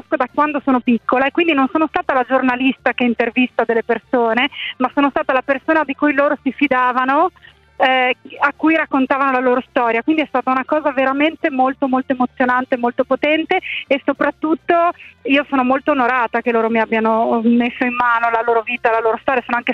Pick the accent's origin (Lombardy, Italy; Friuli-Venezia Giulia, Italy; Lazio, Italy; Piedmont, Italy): Friuli-Venezia Giulia, Italy; Gemona del Friuli; io sono originaria di Gemona del Friuli